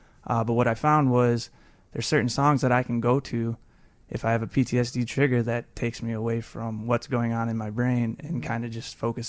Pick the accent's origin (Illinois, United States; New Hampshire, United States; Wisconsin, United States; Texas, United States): Illinois, United States; Morris; I grew up in Morris, Illinois.